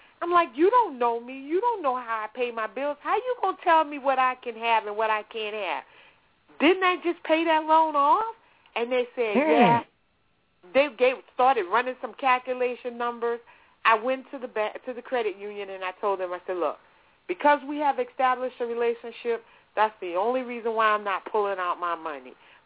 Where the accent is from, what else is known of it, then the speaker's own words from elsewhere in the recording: New Orleans, Louisiana, United States; now in Baton Rouge, United States; Yeah. I'm from New Orleans. I live in the capital city now. And I moved here after Katrina, came here.